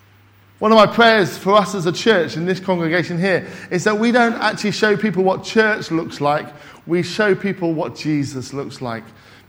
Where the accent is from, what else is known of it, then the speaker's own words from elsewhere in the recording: Scotland, United Kingdom; also born or lived in Peru; And I'm Scottish, you know.